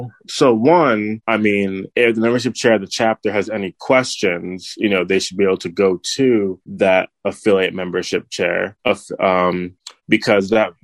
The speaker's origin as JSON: {"language": "English", "region": "Pennsylvania", "country": "United States", "tie": "born or raised there", "also_born_or_lived": "New Jersey / Louisiana", "lives_now": "Arizona, United States", "said": "I live in Arizona now, but I was born in New Jersey. I grew up in Pennsylvania, got my master's in Louisiana, and now I live in Arizona."}